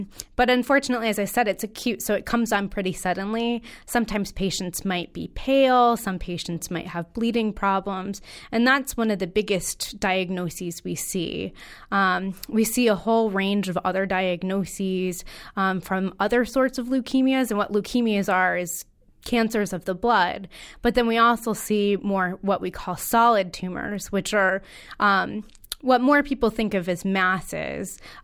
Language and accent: English; Connecticut, United States; So I am a local native born and raised in Connecticut.